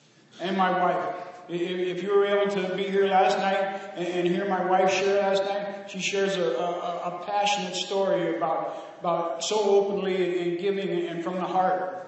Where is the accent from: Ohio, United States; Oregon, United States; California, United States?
California, United States; I come from the West Coast of California.